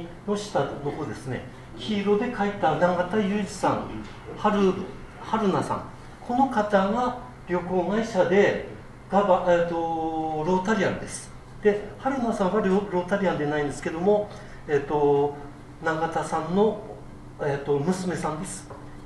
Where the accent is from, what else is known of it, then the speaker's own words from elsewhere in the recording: Aomori, Japan; 11番の私までが青森出身と